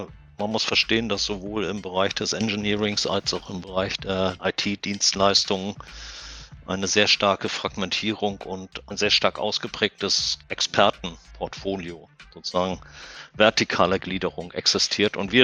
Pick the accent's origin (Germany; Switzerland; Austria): Germany; Schleswig, Schleswig-Holstein; born there; ich bin 1962 in Schleswig geboren, das liegt an der dänischen Grenze.